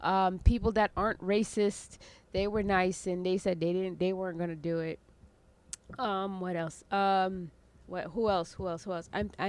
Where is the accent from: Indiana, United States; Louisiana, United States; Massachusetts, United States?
Indiana, United States; I'm from Indiana, and because he was from Indiana, he knows what it's like.